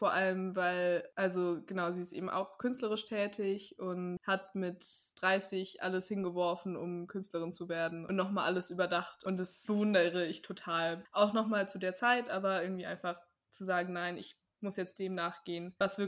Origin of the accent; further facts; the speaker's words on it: Hamburg, Germany; Ich komme aus Hamburg.